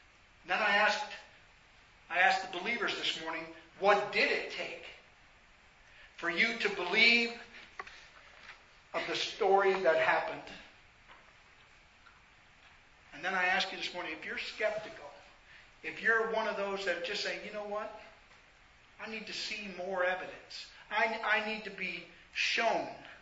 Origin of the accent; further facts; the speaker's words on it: Missouri, United States; You know, I'm from the Missouri state. You got to show me.